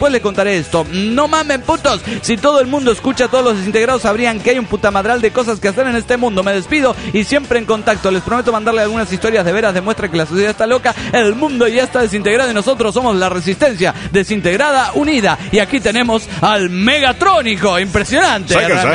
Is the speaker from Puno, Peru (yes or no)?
yes; Juliaca, Puno, Peru; soy el muerto de Juliaca, Perú.